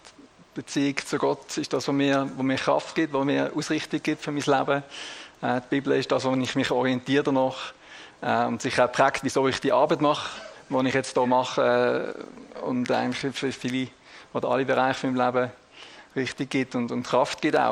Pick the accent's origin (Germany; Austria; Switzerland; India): Switzerland; Basel, Basel-Stadt; now in Zürcher Oberland, Switzerland; Ich bin aus dem Zürcher Oberland. Man hört es aber noch ein bisschen, dass ich ursprünglich aus Basel bin. Dort wohne ich aber seit 8 Jahren mit meiner Familie, mit meiner Frau, der Sandy, und meinen beiden Kindern, 3 und 5, Joas und Tabitha.